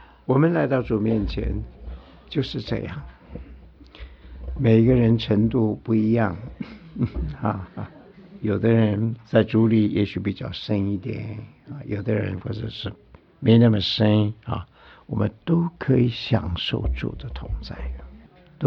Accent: China; 像我们中国人说的享老福了，这样不能这样。

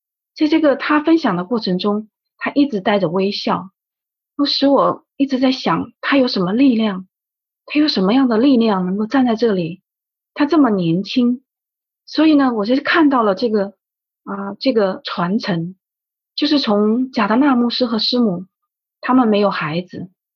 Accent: China; 我们是从大陆来的，我们是很年轻的基督徒

